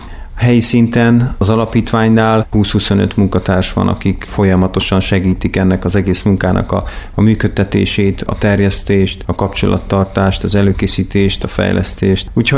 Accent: Kiskőrös, Bács-Kiskun, Hungary; born there; Kiskörösen születtem egyébként, úgyhogy igen, nagyon a közelben. Most oda is költöztünk vissza

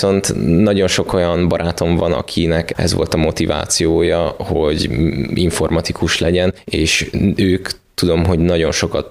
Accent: Szeged, Csongrád-Csanád, Hungary; Hát ugyebár Szegedről felköltöztem Pestre, ami egy nagy váltás volt számomra.

